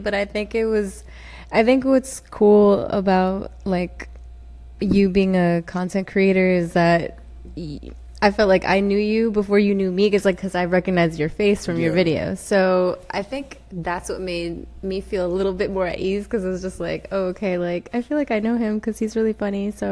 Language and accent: English; Alexandria, Virginia, United States; I'm from Virginia, from Alexandria.